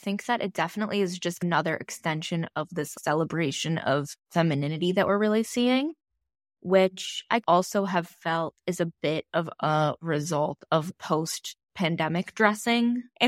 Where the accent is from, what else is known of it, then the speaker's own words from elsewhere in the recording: Chicago, Illinois, United States; And I'm a Chicagoan, as many people know.